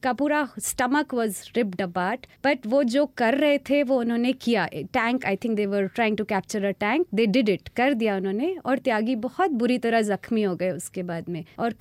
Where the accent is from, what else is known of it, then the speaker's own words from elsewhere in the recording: Kotdwar, Uttarakhand, India; कोटद्वार मेरा home town है। ये गढ़वाल का एक छोटा सा, शहर भी नहीं कह सकते, गांव और शहर के बीच में कस्बा टाइप का है, जहाँ पर एक शांत सी नदी बहती है जिसका नाम खो है, पहाड़ शुरू होते हैं वहाँ से।